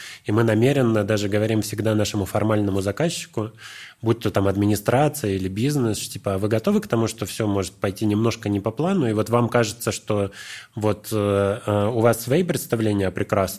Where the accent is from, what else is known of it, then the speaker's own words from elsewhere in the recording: Vologda, Vologda Oblast, Russia; Мы в родном городе были активистами в Вологде, столице Вологодской области, это русский север